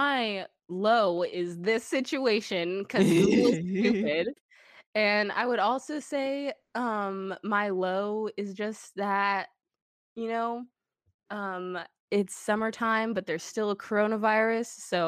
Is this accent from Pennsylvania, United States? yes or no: no; California, United States; also coming to you guys, but this time I'm from California.